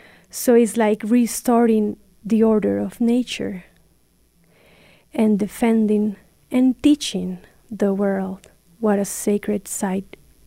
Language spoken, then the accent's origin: English; Colombia; I'm a filmmaker from Colombia